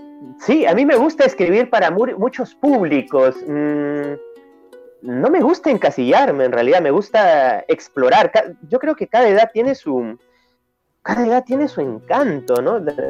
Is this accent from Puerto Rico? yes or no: no; Peru; Es algunos prejuicios que se ven aquí en mi país.